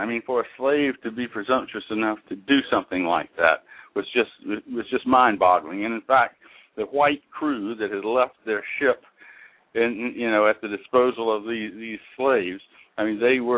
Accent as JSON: {"language": "English", "region": "South Carolina", "country": "United States", "tie": "born or raised there", "said": "I mean, I was raised in South Carolina, and I received the South Carolina education regarding slavery and the Civil War and whatnot"}